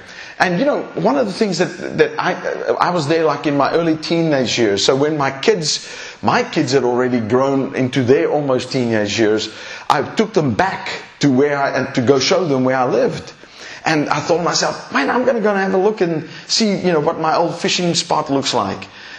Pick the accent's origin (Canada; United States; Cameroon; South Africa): South Africa; east coast; When I grew up in South Africa, when I was in my early teenage years, we lived on the east coast of South Africa.